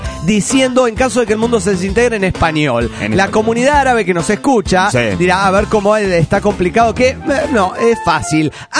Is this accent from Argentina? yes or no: yes; Tucumán, Argentina; de Tucumán.